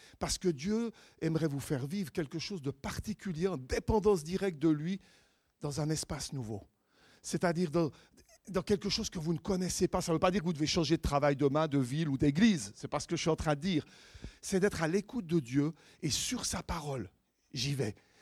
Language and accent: French; Switzerland; écoutez, je suis suisse. Si vous ne comprenez pas ma langue, bougez la main, ok?